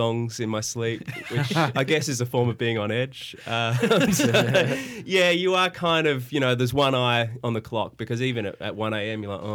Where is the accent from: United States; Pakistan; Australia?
Australia; Adelaide, South Australia; now in Sydney, Australia; I'm from Adelaide, so I started there and worked at SAFM, and then I moved over here to Sydney